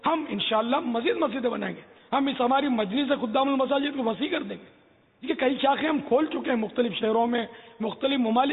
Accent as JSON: {"language": "Urdu", "town": "Karachi", "region": "Sindh", "country": "Pakistan", "tie": "born there", "said": "میری تو پیدائش پاکستان میں ہوئی ہے. باب المدینہ میں پیدا ہوا ہوں. پاکستان بننے کے بعد سن 50 میں یا 51 میں اس طرح کچھ ہے میری پیدائش باب المدینہ."}